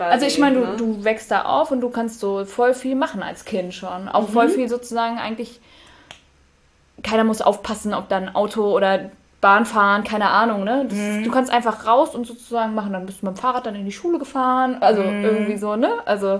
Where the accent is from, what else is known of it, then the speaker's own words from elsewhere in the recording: Friedberg, Germany; ich bin im Dorf aufgewachsen. Wobei bei mir, ich glaube, der Unterschied ist halt wirklich so Dorf, so 2,5 Stunden von irgendeiner Stadt gefühlt. Oder halt, ich bin ja in der Nähe von Friedberg aufgewachsen.